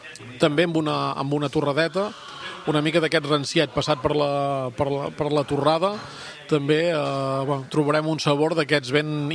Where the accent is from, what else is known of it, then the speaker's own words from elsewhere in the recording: Catalonia, Spain; la meva vida, la meva infància aquí a la Garrotxa